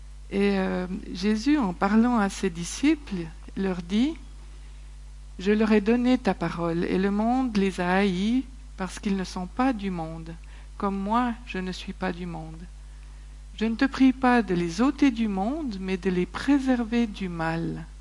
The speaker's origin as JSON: {"language": "French", "town": "Saint-Légier", "region": "Vaud", "country": "Switzerland", "tie": "born or raised there", "said": "Je suis née dans le sud de la France, au pied des Cévennes. J'y ai laissé mon accent parce que quand on est arrivé à Saint-Légier, on se moquait de nous. Alors, sur le chemin de l'école, on s'exerçait à parler vaudois. Après, j'ai grandi là, dans les Hauts."}